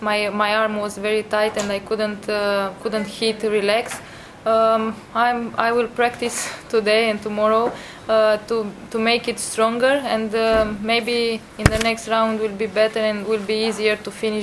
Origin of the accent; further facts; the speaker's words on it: Romania; Yeah, we are both from Romania and same age almost.